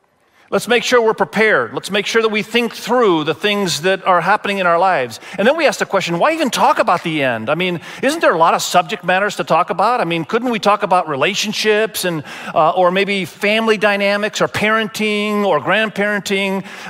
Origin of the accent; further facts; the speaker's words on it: Indonesia; moved away; I lived in Indonesia. Many of you know I was grown up, I was raised in Indonesia